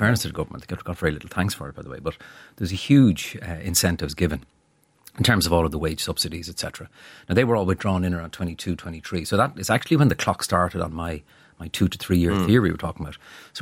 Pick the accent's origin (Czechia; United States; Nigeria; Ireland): Ireland; Leinster; You know, I'm from County Wexford, which is a holiday county.